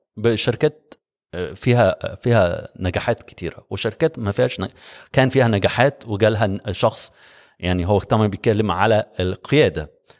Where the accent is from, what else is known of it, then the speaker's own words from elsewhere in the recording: Egypt; الشركات اللي انت بتشوفها وعندنا في مصر كتير